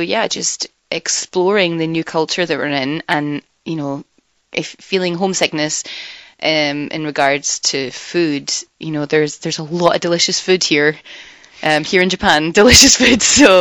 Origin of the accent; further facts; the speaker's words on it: Scotland, United Kingdom; From our home countries. I'm from Scotland, and you're from Venezuela.